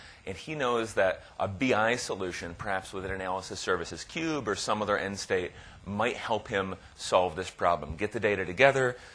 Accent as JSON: {"language": "English", "country": "United States", "lives_now": "Netherlands", "said": "keep in mind, I'm the American, so when I come to the Netherlands"}